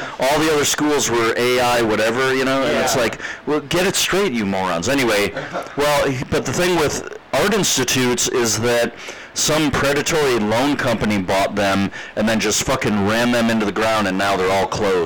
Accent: Marinette, Wisconsin, United States; also born or lived in Duluth, Minnesota; No, but I was born in Duluth, Minnesota, and never been back there because I was adopted out right away. And I grew up in Marinette, Wisconsin

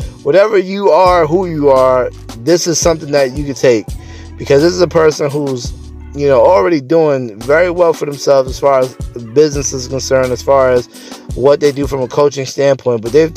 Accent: New York, United States; which is actually a phenomenal artist … actually from my hometown out here in Long Island

